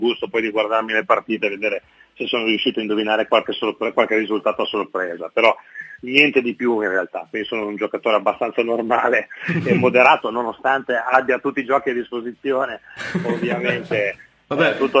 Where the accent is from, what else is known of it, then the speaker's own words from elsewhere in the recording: Genoa, Liguria, Italy; La nostra dice che è nato a Genova e quindi come genovese fa proprio parte della nostra tradizione. Ci giocavano i miei nonni, i miei bisnonni, insomma.